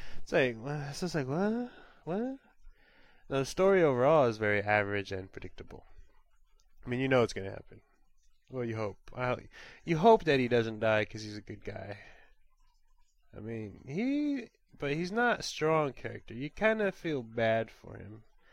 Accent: United States; Come on, I'm American.

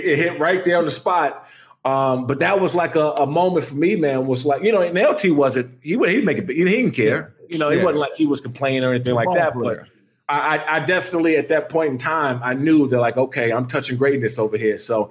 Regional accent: Maryland, United States; I grew up in Prince George's County. And so I went to Frederick Douglass High School in Upper Marlboro.

